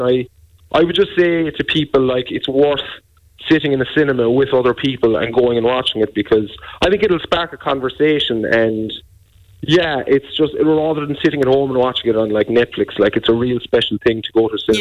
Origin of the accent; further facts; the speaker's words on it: Killorglin, Munster, Ireland; home in Kerry and across Ireland, about like these kind of small communities that we grew up in. I'm from Killorgan